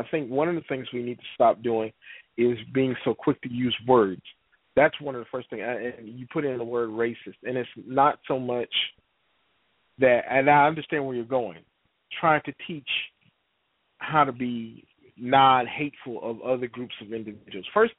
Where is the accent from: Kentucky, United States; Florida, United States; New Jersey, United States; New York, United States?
Florida, United States; Miami; I lived in growing up in Miami, and I was saying, looking at some of the things that was happening, and I said to, remember saying to my grandma, you know, I want to move to the north where everything is good.